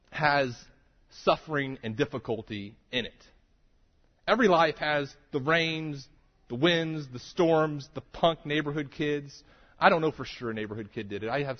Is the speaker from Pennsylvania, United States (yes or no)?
no; Texas, United States; I'm from Texas